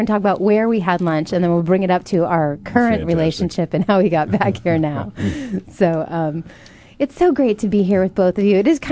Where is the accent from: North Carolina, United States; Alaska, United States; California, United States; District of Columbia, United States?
Alaska, United States; Now, growing up in Alaska and with my mother being completely sports retarded, clueless, I didn't know anything about anything